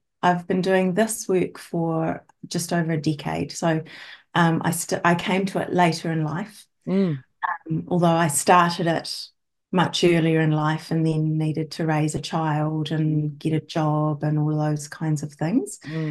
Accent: Christchurch, Canterbury, New Zealand; now in Auckland, New Zealand; I was from Christchurch, which is where Cal and I met.

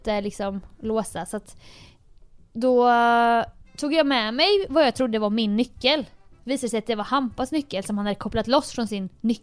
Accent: Jönköping, Jönköping County, Sweden; Så många gånger jag klättrat in genom olika fönster och klättrat på fasader och sånt hemma i Jönköping.

